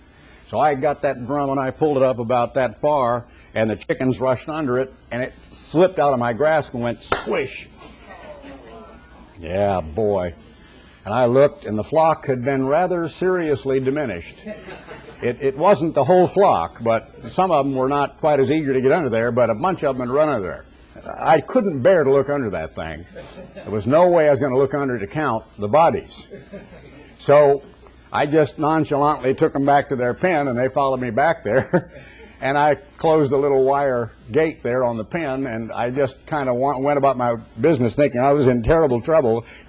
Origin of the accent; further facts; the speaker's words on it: Oregon, United States; I'm an American, that I was born here, and that I grew up during the time of World War II, and that I grew up on an Oregon farm part-time